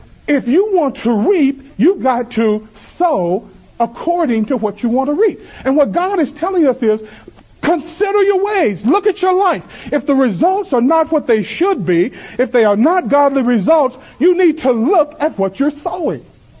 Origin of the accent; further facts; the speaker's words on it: the South, United States; I'm from the South.